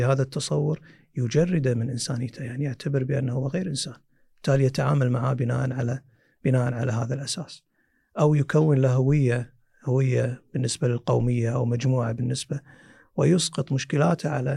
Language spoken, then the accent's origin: Arabic; Kuwait; خصوصا عندنا في الكويت